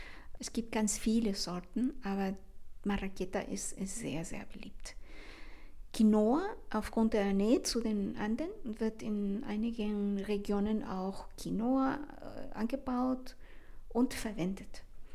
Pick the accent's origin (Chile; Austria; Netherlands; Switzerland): Chile; German is a second language; Das ist fast unhöflich in meiner Heimat, also sofort aufzustehen, so nach dem Motto, das war's, sondern man bleibt am Tisch, unterhält sich ganz gemütlich und lang. Ja, die Bedeutung der Sobremesa in Chile